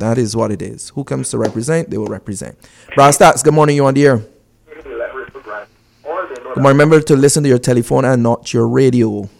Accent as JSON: {"language": "English", "region": "New York", "country": "United States", "said": "As a New Yorker, it's concerning to see that law and order execution is a challenge in a small place like Barbados."}